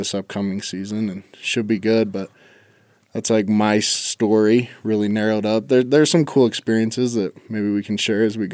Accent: Oakley, Utah, United States; I was born and raised in Oakley, Utah. Not like everybody knows where that's at, so I guess I'd say like Camas, Utah, if you know where that one's at either. That's where my high school's at.

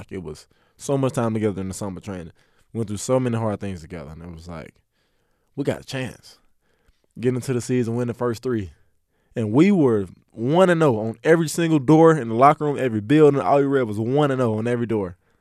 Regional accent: Earl, Arkansas, United States; I'm not a logo chaser. I'm from Earl, Arkansas. I'm not going to chase a logo or this big team.

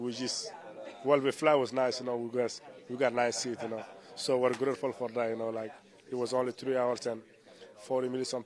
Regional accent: Utah, United States; You know, like, we are from Utah, you know. We are used to that.

